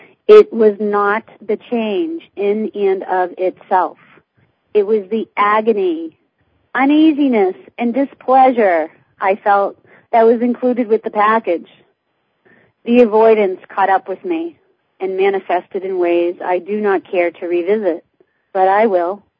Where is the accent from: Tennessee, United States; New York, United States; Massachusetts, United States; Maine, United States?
Massachusetts, United States; Boston; accent: Boston; That was my Boston accent that slipped in there.